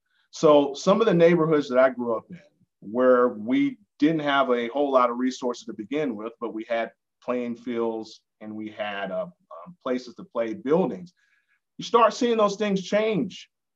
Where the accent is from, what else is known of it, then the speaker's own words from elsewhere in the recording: Atlanta, Georgia, United States; growing up in Atlanta as a Black man, everyone tells you that at some point you need to go to Africa.